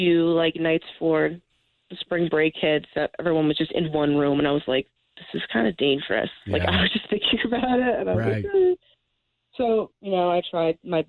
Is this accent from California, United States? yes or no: no; New York, United States; I could have gotten it from literally anywhere because I am from New York